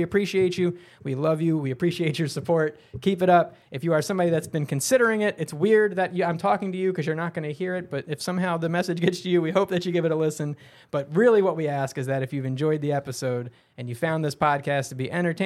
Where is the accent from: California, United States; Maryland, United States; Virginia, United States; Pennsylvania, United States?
Maryland, United States; Baltimore; Though I have been born and raised in Baltimore, I promise you that I don't talk like I've been born and raised in Baltimore.